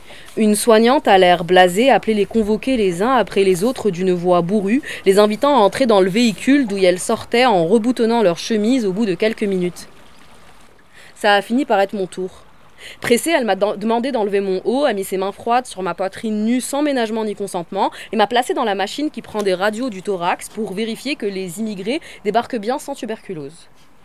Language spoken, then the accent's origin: French; Tunisia; En France aussi, tout le monde remarque que je suis arabe, mais trouve ça fou que j'ai grandi en Tunisie.